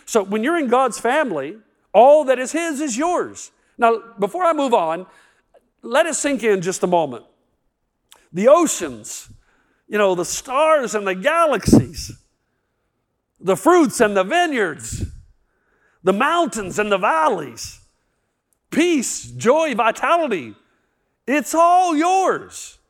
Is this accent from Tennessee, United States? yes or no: yes; Tennessee, United States; Now, I grew up in East Tennessee